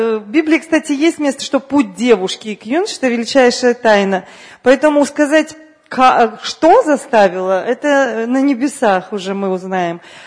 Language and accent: Russian; Chișinău, Moldova; я родом с Молдавии. Родилась, выросла, вышла замуж, родила детей в одном городе, Кишиневе, столица Молдавской республики бывшей.